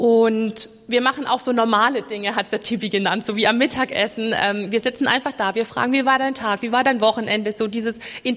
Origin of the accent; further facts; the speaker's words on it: Schorndorf, Baden-Württemberg, Germany; ich komme hier aus Schorndorf, ich bin hier auch aufgewachsen